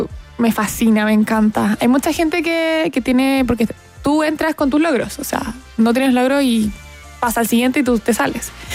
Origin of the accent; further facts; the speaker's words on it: Iquique, Tarapacá, Chile; moved away; como yo soy de Iquique, yo me vine el 2019 a estudiar, también a entrenar